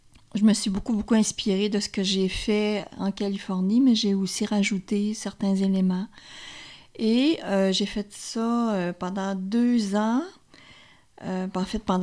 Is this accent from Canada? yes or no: yes; Quebec, Canada; Mais moi, je venais d'Abitibi, ce qu'elle ne savait pas. Alors, c'était comme redonné à ma région.